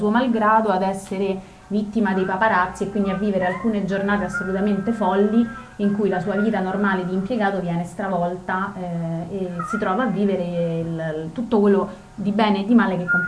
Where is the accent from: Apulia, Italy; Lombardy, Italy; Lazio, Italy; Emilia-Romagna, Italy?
Lazio, Italy; Rome; non essendo parigini probabilmente non siamo riusciti a cogliere quelle cose che invece riusciamo a cogliere in questo in quanto romani.